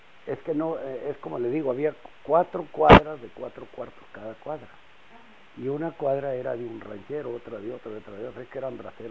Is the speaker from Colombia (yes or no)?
no; Estación Concho, Chihuahua, Mexico; yo como me crié en Estación Concho, que es donde está el río Concho y la Boquilla